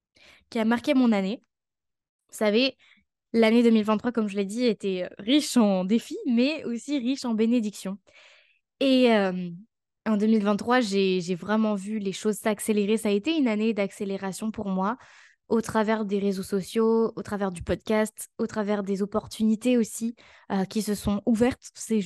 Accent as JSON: {"language": "French", "country": "France", "said": "Et puis même en tant que Français, souvent, on n'est pas trop dans l'encouragement"}